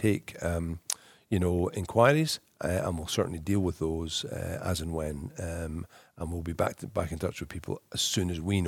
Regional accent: Edinburgh, Scotland, United Kingdom; And so I was born in Edinburgh, I grew up in Edinburgh, and I played on all the public courses in Edinburgh.

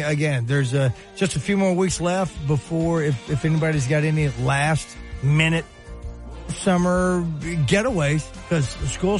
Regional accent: Hot Springs, Arkansas, United States; Growing up in Hot Springs, we didn't go to Lake Washington as a kid because it was way out there.

